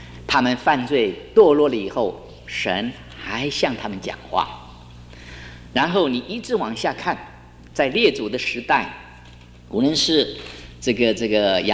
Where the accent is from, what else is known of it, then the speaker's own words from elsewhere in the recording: China; 我们中国人常说，逢人且说三分话，未可全抛一片心。